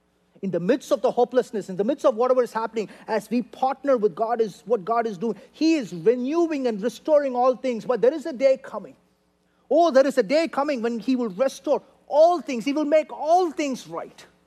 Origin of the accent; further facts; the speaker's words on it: India; I'm an Indian guy, I don't express too much.